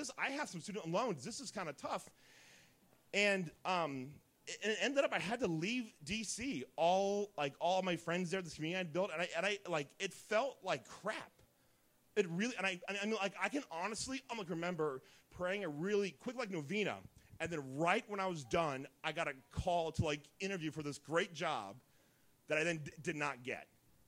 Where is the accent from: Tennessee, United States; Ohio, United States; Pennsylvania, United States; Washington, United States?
Ohio, United States; Dayton; I'm sweating because hold on a second, because I'm from Dayton, and I sweat a lot, okay?